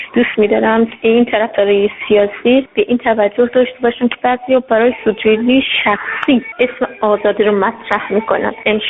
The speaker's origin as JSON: {"language": "Persian", "country": "Iran", "said": "من یه ایرانی هستم"}